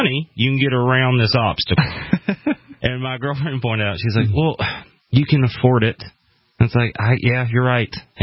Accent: Tennessee, United States; now in Los Angeles, United States; Yes. Well, and by way of Tennessee originally.

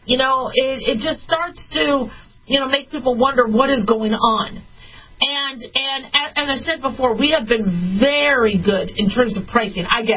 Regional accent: Arizona, United States; also born or lived in California / Las Vegas, Nevada; In fact, I was born in California, and the reason why we left was, you know, during the 70s recession, my family couldn't afford to be there, so they moved to Arizona. And we went from Phoenix to Las Vegas

